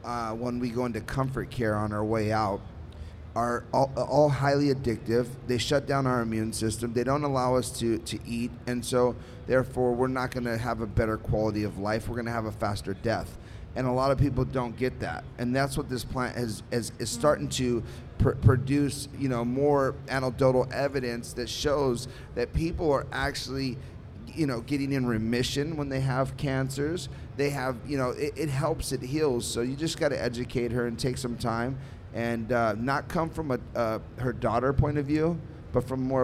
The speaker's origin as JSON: {"language": "English", "country": "United States", "said": "we're from the United States."}